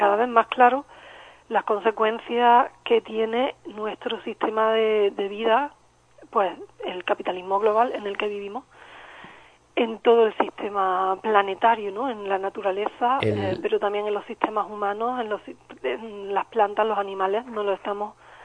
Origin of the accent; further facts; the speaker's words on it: Spain; now in Portugal; el problema no sería como española vivir en Portugal